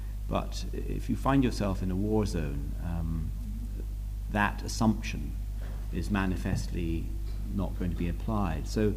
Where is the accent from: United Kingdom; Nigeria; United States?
Nigeria; Western Nigeria; also born or lived in West Africa; I was born in West Africa and grew up there and spent my childhood there. I never felt particularly at home in Britain or Scotland, where my parents came from. I felt more at home in, you know, a big city in Western Nigeria